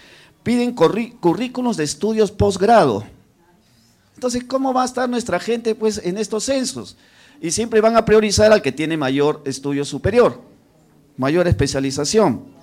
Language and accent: Spanish; Piura, Peru; En el caso de donde vengo, del pueblo de los Ayahuaca, allá en Piura, en la Sierra de Piura